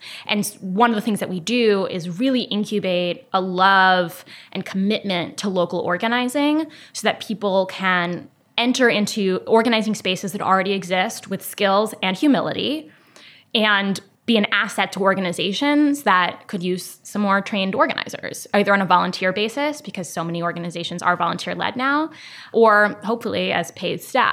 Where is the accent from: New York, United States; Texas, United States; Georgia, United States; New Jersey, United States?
New Jersey, United States; I grew up in New Jersey, not exactly a hotbed of conservatism